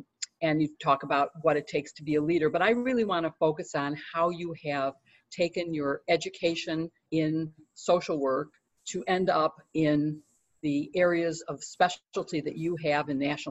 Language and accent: English; Chicago, Illinois, United States; I'm from Chicago where we vote early and often.